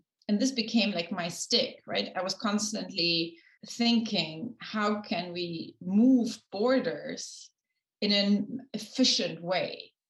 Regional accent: Kazakhstan; English is a second language; moved away as an adult; also born or lived in London / Moscow / Vienna; originally, I'm from Central Asia. I'm from Kazakhstan.

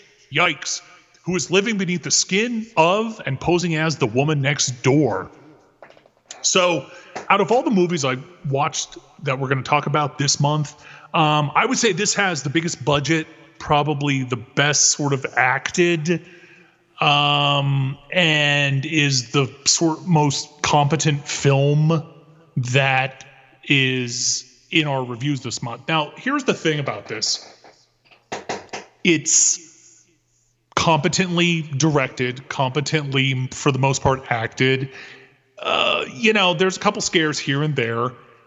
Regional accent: Pennsylvania, United States; Yeah, because, you know, I grew up in Northeast Pennsylvania, and we have the Mahoning Valley Drive-In that's been around for, you know, forever.

